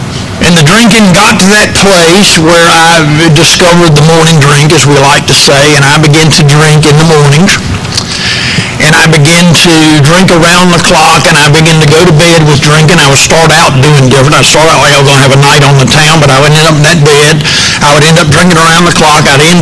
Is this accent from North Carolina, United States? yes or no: yes; Greensboro, North Carolina, United States; Brown Summit is a suburb of Greensboro, so I'm really from Greensboro. I'm just technically, I'm in another post office just outside the city.